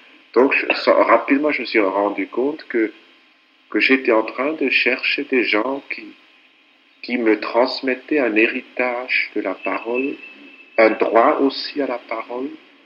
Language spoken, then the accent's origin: French; Switzerland; moved away as an adult; also born or lived in Paris, France; C'est un retour à la patrie dans la mesure où j'ai quitté la Suisse à l'âge de 20 ans, mais ayant toujours senti un peu étranger dans mon propre pays.